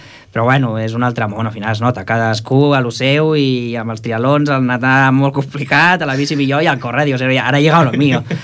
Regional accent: Cerdanyola del Vallès, Catalonia, Spain; also born or lived in Lleida; now in Ripollet, Spain; estic visquent justament aquí a Ripollet, doncs mira, una cosa, soc de Cerdanyola, però ara ja, doncs, ja soc de Ripollet del tot.

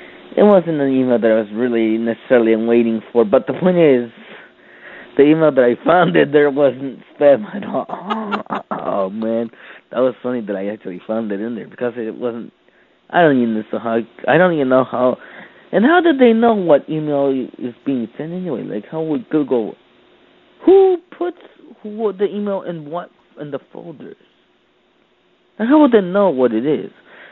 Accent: Danbury, Connecticut, United States; I am from Danbury, Connecticut, and I've been listening to your podcast

